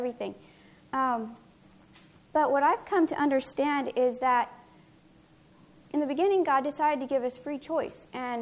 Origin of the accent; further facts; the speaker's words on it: Canada; born there; So I was born in Canada in 1980.